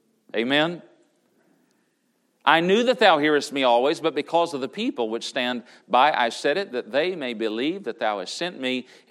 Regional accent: Tennessee, United States; I'm from Southern Tennessee.

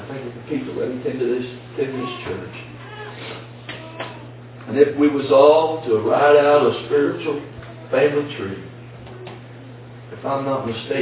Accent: United States; And I understand that's because I'm an American.

